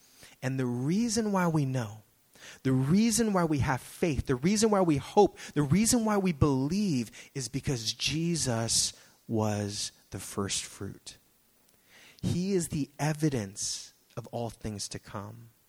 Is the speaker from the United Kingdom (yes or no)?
no; United States; I speak a lot to Americans because I am an American.